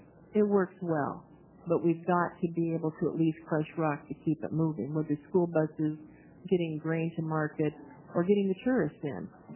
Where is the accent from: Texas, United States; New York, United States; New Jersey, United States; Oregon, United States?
Oregon, United States; I'm from Oregon.